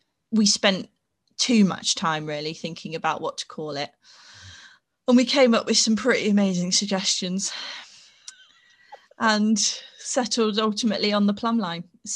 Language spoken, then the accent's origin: English; Peterborough, East of England, United Kingdom; now in Sheffield, United Kingdom; And I grew up in Peterborough. Mm-hmm. And I came to Sheffield for uni.